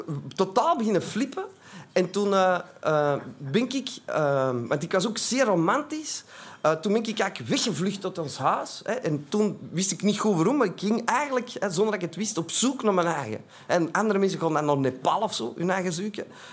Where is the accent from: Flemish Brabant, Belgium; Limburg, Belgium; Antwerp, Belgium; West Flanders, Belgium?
Antwerp, Belgium; Ik kom uit Antwerpen, dat zult u al horen, dus uit België.